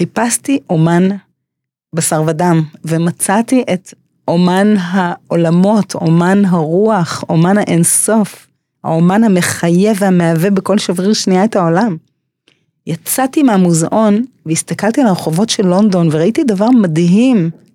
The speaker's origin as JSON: {"language": "Hebrew", "country": "United States", "tie": "born there", "first_language": "English", "second_language": "Hebrew", "said": "אני נולדתי בארצות הברית, השפה הראשונה שלי הייתה אנגלית, ולמדתי לאורך חיי, למדתי ערבית, צרפתית, גרמנית, אפילו יידיש, עברית כמובן"}